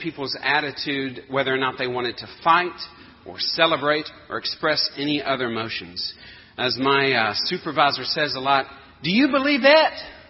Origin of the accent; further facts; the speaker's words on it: Anderson, South Carolina, United States; the church that I grew up in Anderson, South Carolina, at Boulevard Baptist, which oddly enough has that same kind of cross design, even for a Baptist church.